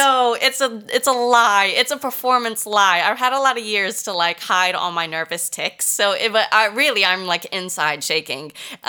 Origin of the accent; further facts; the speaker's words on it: United States; this guy asks me where I'm from, and I say I'm from America, and he says, no, where are you really from? And then I have to say, okay, well, my parents are Egyptian.